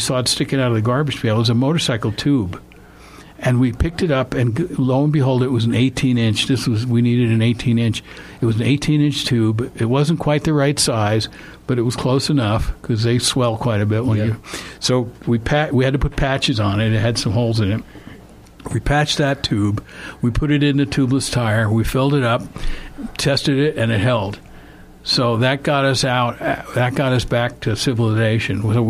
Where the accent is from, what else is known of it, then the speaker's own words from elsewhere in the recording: United States; But they were more curious about us as an American, and people were actually asking me for autographs.